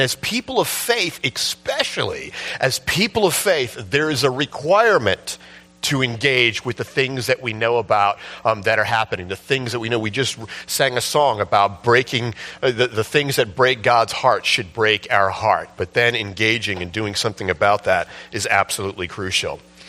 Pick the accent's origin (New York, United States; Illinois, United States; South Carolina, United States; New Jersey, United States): New York, United States; Honestly, I'm from New York. I know nothing about farming and stuff